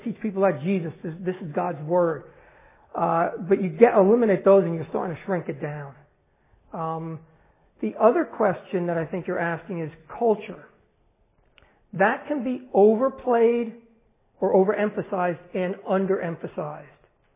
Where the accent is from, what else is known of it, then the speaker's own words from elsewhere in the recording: New Jersey, United States; But I'm from New Jersey. There are things that are New Jersey stuff that aren't for you guys.